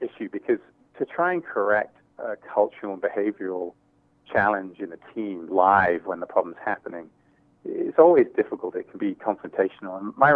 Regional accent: Hong Kong; Yeah, so Hong Kong was a very dynamic, fast-paced place to grow up, and exposed me to a lot of different cultures.

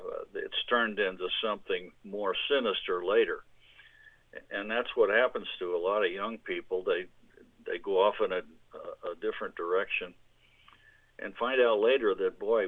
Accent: San Francisco, California, United States; I didn't grow up in San Luis Obispo. I grew up in the San Francisco area. I went to college at Cal Poly.

